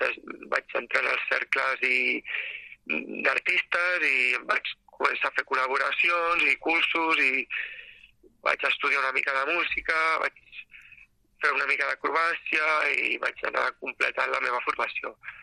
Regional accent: Barcelona, Catalonia, Spain; Doncs mira, vaig arribar perquè jo sóc de Nou Barris i allà, com tu has parlat abans

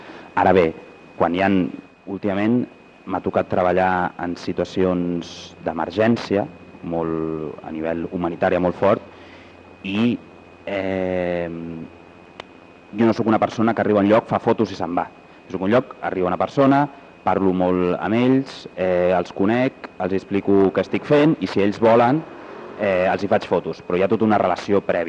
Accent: Tiana, Catalonia, Spain; also born or lived in Badalona; Jo, encara que he nascut a Badalona, m'he criat aquí a Tiana

